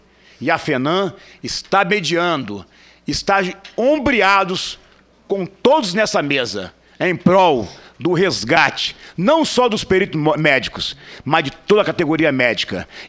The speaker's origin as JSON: {"language": "Portuguese", "country": "Brazil", "said": "Mas nós, enquanto entidade, enquanto brasileiros, precisamos unir forças"}